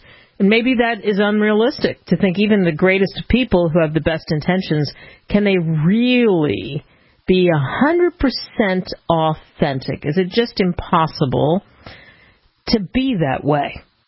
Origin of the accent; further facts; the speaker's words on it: Pennsylvania, United States; I grew up outside of Philadelphia. I can't tell you how many times I walked by that Liberty Bell.